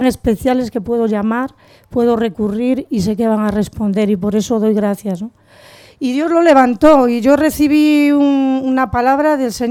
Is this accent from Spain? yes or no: yes; Santiago, Spain; yo soy de aquí de Santiago.